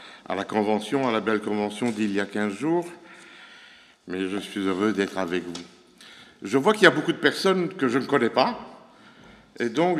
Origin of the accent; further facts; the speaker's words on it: Charleroi, Wallonia, Belgium; now in Brussels, Belgium; Je venais de l'église de Charleroi, j'ai grandi à Charleroi. On venait de déménager à Bruxelles le 28 mai.